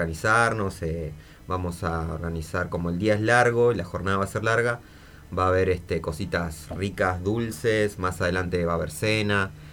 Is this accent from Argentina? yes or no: yes; Santa Cruz, Argentina; De la provincia de Santa Cruz. Algunos somos de Río Gallegos. Hay otros chicos de Piedrabuena.